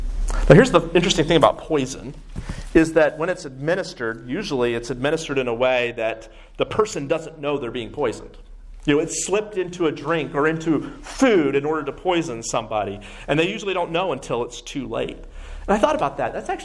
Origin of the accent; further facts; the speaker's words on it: the South, United States; I grew up in the South, and in the South, people would always say, bless his heart or bless her heart.